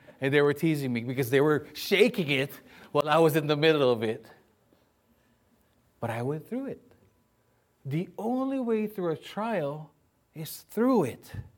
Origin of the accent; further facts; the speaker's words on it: Baguio, Cordillera Administrative Region, Philippines; So that was a first for me because I'm from Baguio. Baguio, we had bridges, you know?